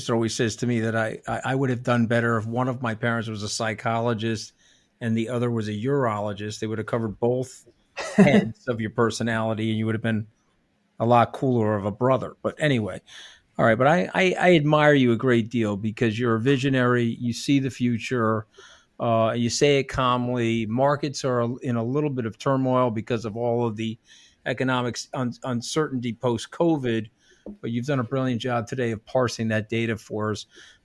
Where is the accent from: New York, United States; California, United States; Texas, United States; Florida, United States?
New York, United States; I'm a New Yorker, Tom.